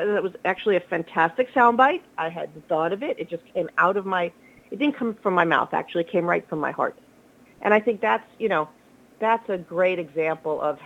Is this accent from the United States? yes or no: yes; New York City, New York, United States; you know, I'm from New York City. We don't see stars.